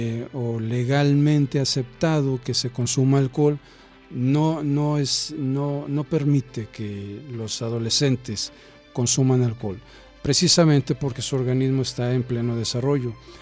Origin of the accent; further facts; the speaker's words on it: Mexico; debido a las celebraciones típicas que nosotros como buenos mexicanos tenemos en esta temporada